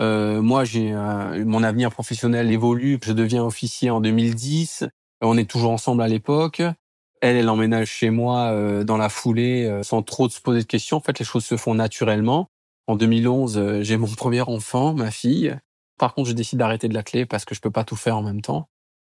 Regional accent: Mauritius; now in France; J'ai la nationalité mauricienne. Sportivement, d'ailleurs, je suis mauricien parce que j'ai représenté l'île Maurice à plusieurs reprises. Administrativement, je suis français

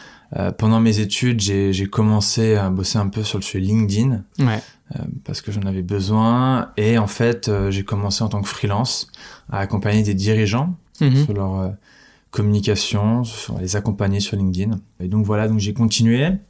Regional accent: Nîmes, Occitanie, France; born there; j'ai 22 ans. Je suis né à Nîmes, dans le sud de la France. Je suis d'origine normande et bretonne.

